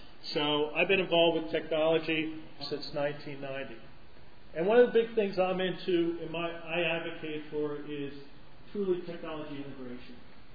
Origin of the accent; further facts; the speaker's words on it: New Jersey, United States; I'm from New Jersey, by the way.